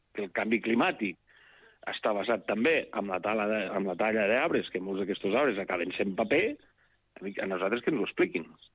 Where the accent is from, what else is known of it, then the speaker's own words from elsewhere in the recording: Lleida, Catalonia, Spain; penseu els que som de Lleida, tenim la franja al costat